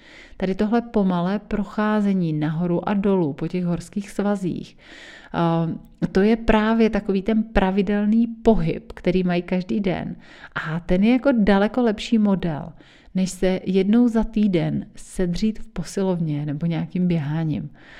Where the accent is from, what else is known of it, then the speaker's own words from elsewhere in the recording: South Moravian Region, Czechia; já pocházím z vinařské rodiny z Jižní Moravy. A nejenom, že jsem od malička chodila do vinohradu